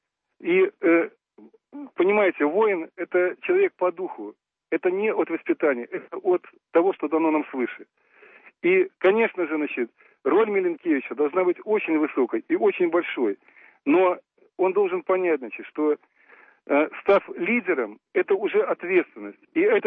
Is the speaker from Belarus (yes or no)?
yes; Belarus; мы белорусы